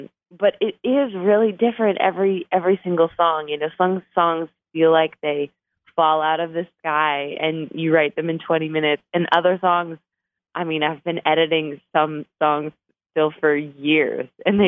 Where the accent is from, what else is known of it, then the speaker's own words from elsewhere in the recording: Canada; So I'm Canadian, and I didn't have a visa the first time I came down to Nashville.